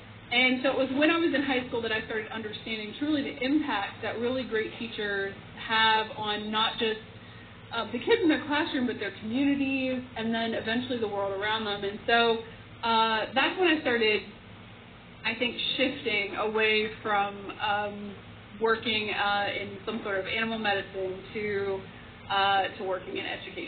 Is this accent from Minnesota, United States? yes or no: no; Mount Liberty, West Virginia, United States; I grew up outside of Philippi on a farm up on top of a mountain in a community called Mount Liberty. And I grew up with a single mom who was also a teacher.